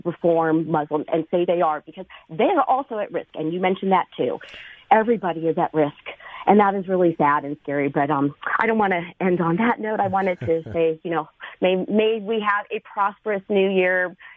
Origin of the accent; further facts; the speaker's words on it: Los Angeles, California, United States; I'm old enough to remember when Iran, when the Shah was kicked out, and I was growing up in Los Angeles at the time, and I had Persian friends.